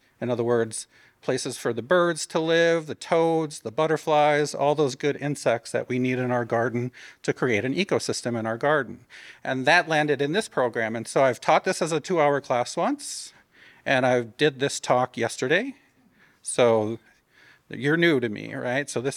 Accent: Wisconsin, United States; also born or lived in Connecticut / Minneapolis / Georgia; Though originally I'm from Wisconsin. I grew up here. The zones are similar.

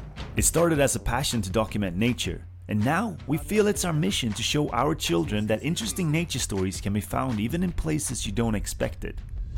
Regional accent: Sweden; I'm from Sweden.

